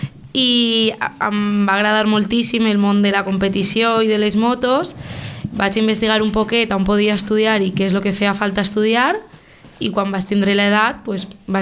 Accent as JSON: {"language": "Catalan", "town": "Calp", "region": "Valencian Community", "country": "Spain", "tie": "born there", "said": "Vas néixer a Calp."}